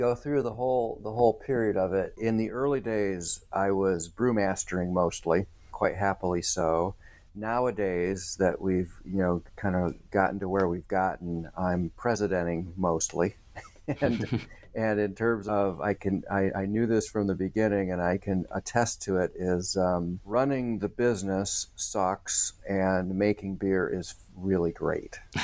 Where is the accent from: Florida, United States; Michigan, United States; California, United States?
Michigan, United States; also born or lived in Midwest; Yeah, so I started off life in Michigan and spent most of my childhood, you know, growing up in the Midwest.